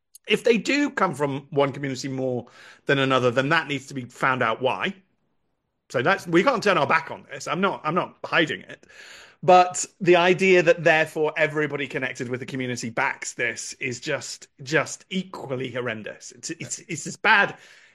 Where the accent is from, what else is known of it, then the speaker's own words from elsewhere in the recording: United Kingdom; And I am equally harmed as a British person by the mass gang rape of little white girls